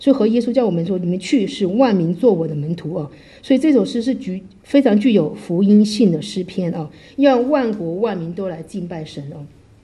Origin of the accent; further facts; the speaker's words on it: China; 我觉得作为我们中国人就是我们可能比较含蓄，表达比较含蓄